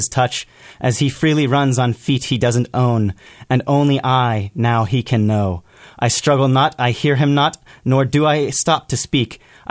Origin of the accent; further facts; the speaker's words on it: Red Bluff, California, United States; I'm from Red Bluff. I like to go hiking there, too.